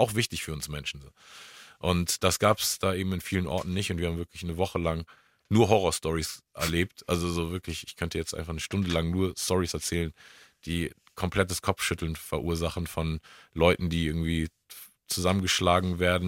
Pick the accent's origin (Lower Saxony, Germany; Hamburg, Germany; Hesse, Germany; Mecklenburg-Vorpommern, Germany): Hamburg, Germany; wir sind trotzdem irgendwie in Schmelztiegeln aufgewachsen. Ne? So, also … war mit aus Frankfurt, irgendwie … aus Stuttgart, ich Hamburg